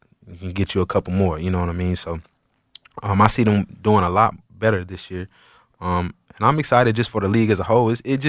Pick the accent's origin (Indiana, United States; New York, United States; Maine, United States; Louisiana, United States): Louisiana, United States; Alexandria; also born or lived in Baton Rouge, United States; Well, you know, I was born in Baton Rouge, Louisiana. I grew up in Alexandria, Louisiana.